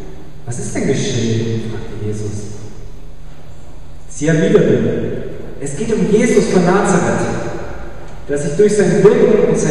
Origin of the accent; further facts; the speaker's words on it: Kohlersdorf, Germany; Ich komme nicht aus Bautzen, sondern aus Kohlersdorf.